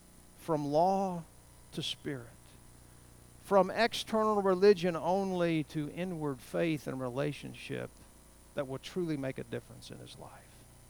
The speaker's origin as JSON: {"language": "English", "region": "Tennessee", "country": "United States", "said": "Ann's from Tennessee. I'm kind of from Tennessee."}